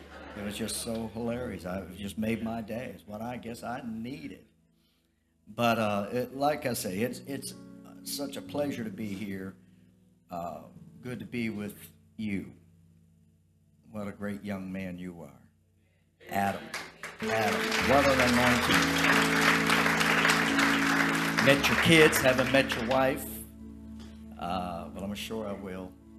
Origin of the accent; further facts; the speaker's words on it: Black's Harbor, New Brunswick, Canada; I grew up in a little fishing village called Black's Harbor, right on the Bay of Fundy.